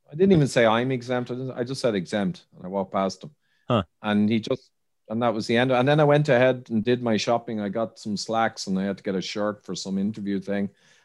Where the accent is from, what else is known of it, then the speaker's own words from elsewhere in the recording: Ireland; But Ireland's my home country, so I don't wear one.